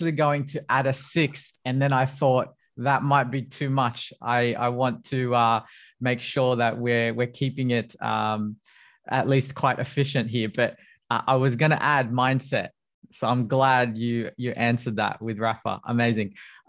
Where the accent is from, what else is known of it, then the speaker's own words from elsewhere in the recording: Sydney, New South Wales, Australia; Well, I'm from Sydney.